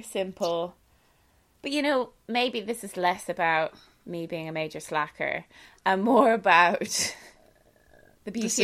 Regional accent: Ireland; I'm Irish

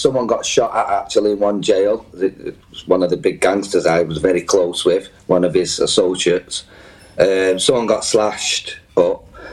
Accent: United Kingdom; we're British, we're powerful, they'll get me out, you know.

